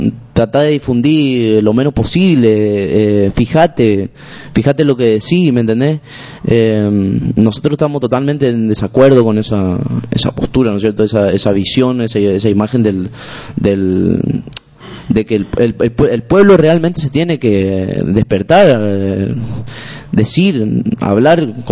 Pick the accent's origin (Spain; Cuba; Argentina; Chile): Argentina; si eso sí lo hablamos nacionalmente, acá como argentino, ¿no es cierto?